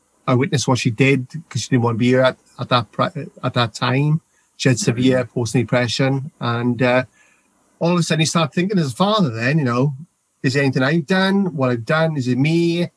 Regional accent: Wales, United Kingdom; I will speak slow because I'm from Wales, so I know you can put subtitles on after if you want

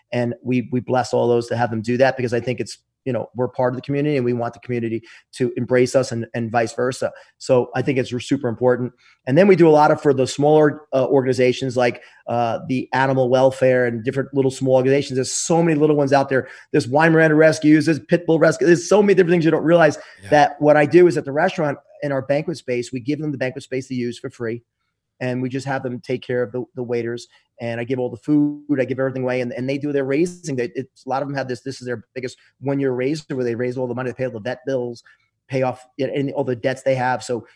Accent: United States; we grew up in America now, and we're able to have a blessed life.

